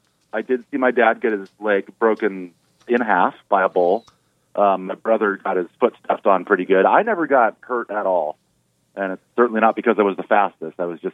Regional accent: Germany; When we were stationed I grew up stationed in Germany.

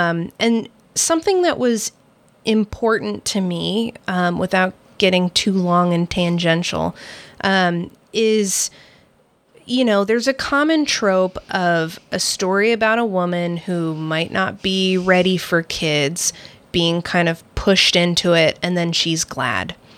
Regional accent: Port Townsend, Washington, United States; I grew up in Port Townsend, so I'm very much of the small town. I like the pace of a small town. And at the time I was writing this book, I was living on the Seattle side

